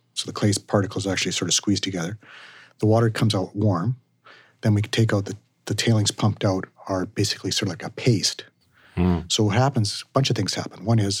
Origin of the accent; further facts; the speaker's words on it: Alberta, Canada; And so as a Canadian, as an Albertan, and if you work in the oil and gas business